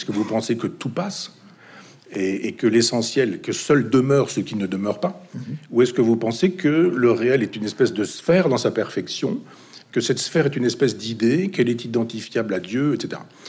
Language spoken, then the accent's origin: French; Chambois, Normandy, France; j'ai voulu recréer cette université populaire dans mon village natal, à Chambois, dans l'Orne.